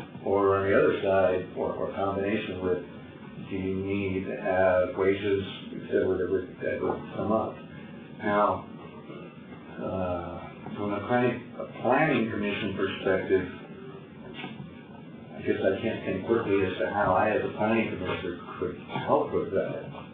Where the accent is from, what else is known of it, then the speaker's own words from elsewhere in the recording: San Diego, California, United States; where I was born and raised in San Diego, went to Crawford High School.